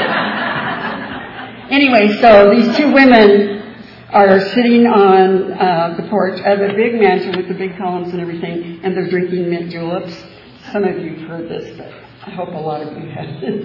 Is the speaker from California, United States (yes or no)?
yes; California, United States; You know, and I'm from California, and I moved here.